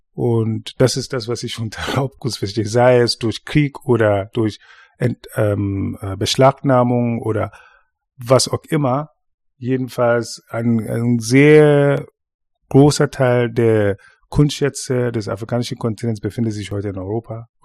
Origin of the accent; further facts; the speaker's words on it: Ghana; now in Berlin, Germany; ich bin in Ghana geboren, aufgewachsen und lebe seit vielen Jahren in Berlin